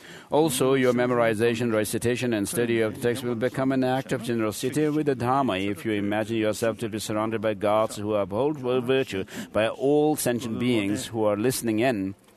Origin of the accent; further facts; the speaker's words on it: India; I'm from India, I'm in India, and I can't do much from here.